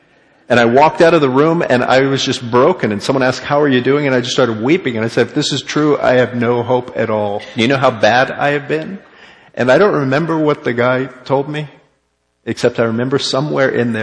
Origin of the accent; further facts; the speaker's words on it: Florida, United States; I'd never been skiing. I'm from Florida.